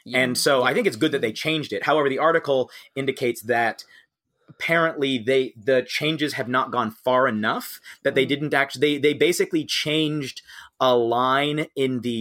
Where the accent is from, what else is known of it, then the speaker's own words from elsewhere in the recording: United States; also born or lived in United Kingdom; coming to this as an American/British person